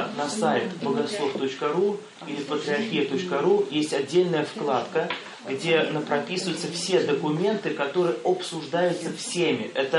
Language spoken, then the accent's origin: Russian; Latvia; now in Russia; Я сам из Латвии.